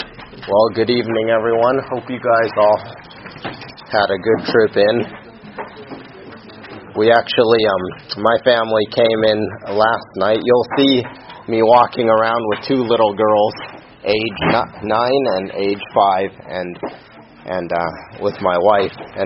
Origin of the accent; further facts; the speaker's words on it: Seattle, Washington, United States; now in New York City, United States; I come from New York City. We're living there with our family now. Originally, I'm from Seattle.